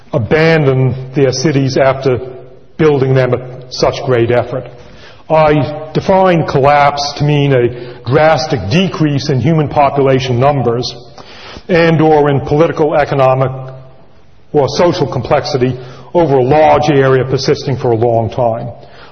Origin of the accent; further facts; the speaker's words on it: Northeast, United States; born there; now in California, United States; because I was born in the Northeast anyway, and I'm now a transplanted Californian. It's always nice to be back in the Northeast